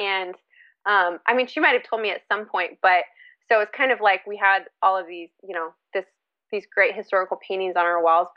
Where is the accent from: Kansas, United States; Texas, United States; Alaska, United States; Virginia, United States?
Kansas, United States; Lawrence; So I grew up in Lawrence, Kansas, which is a college town in the middle of the United States.